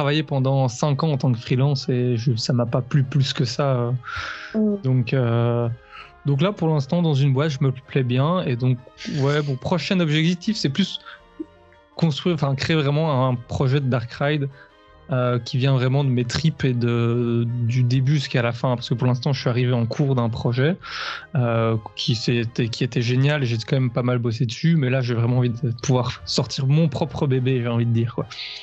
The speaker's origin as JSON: {"language": "French", "country": "Belgium", "said": "je viens du nord-nord-nord aussi de la France, donc plus du pays qui est au-dessus de la France dans le nord, donc de la Belgique, notre magnifique royaume."}